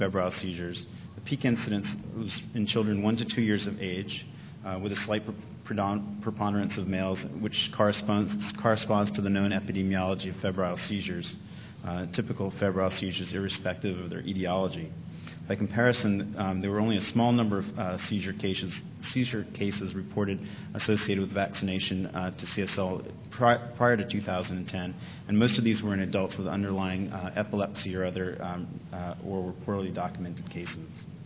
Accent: United States; now in Australia; I am American, but living in Australia.

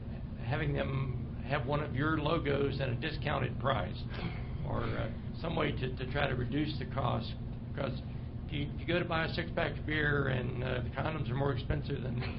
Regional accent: Kentucky, United States; from Kentucky.

